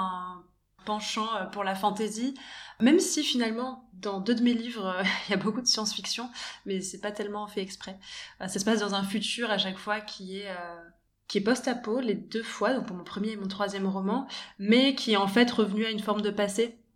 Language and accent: French; Antibes, Provence-Alpes-Côte d'Azur, France; also born or lived in Ireland; Donc moi, j'ai grandi à Antibes, à côté de Nice